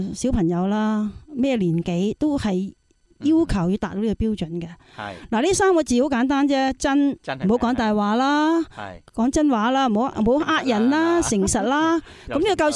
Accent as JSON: {"language": "Cantonese", "country": "China", "said": "我哋中国人咧就比较系内向啲嘅，忍耐啲嘅。"}